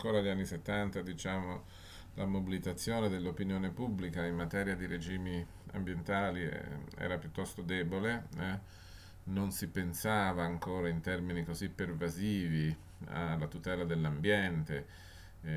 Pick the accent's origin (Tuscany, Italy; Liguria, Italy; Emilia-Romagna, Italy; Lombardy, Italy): Tuscany, Italy; io non è che voglio passare per il cinico, perché sono toscano